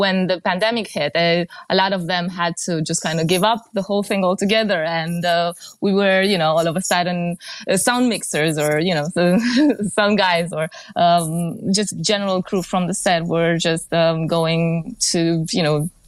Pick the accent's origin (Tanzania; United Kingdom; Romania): Romania; I mean, I'm from Romania, but I think I can speak for the region a bit.